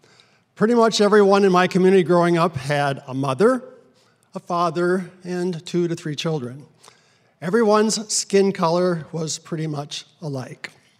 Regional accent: Iowa, United States; I'm from Humboldt, rural Humboldt County, Iowa, about 2 hours northwest of here.

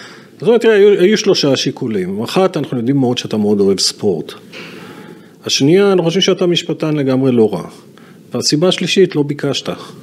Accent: Ashkelon, Southern District, Israel; נולד באשקלון, גדלתי שם, בגרתי שם, אחרי זה צאתי שירתי כמובן בצבא

